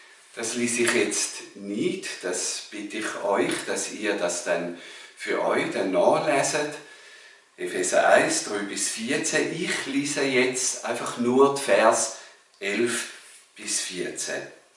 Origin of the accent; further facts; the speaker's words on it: Switzerland; wir sind ja Schweizer